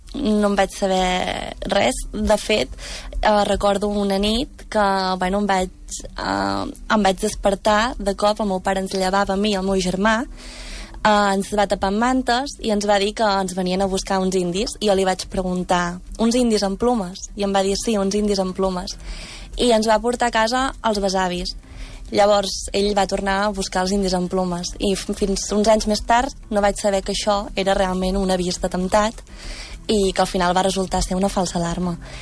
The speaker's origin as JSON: {"language": "Catalan", "town": "Vic", "region": "Catalonia", "country": "Spain", "tie": "born there", "also_born_or_lived": "Guardia Civil barracks", "said": "vaig viure, però vaig néixer a l'Aliança de Vic."}